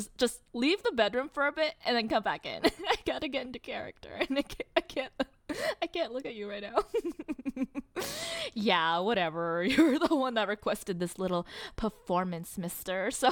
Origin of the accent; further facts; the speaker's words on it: California, United States; I'm actually from California, so I'm, like, Californian